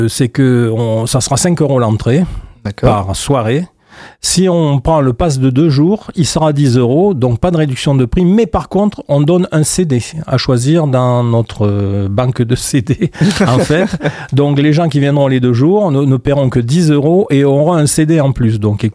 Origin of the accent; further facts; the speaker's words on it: Occitanie, France; En tant qu'Occitan, on voit pas un groupe chanter en Occitan dans une boîte de nuit.